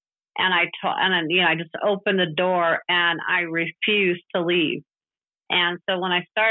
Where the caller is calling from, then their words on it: Colorado, United States; Yes, I am. I'm calling from the San Luis Valley.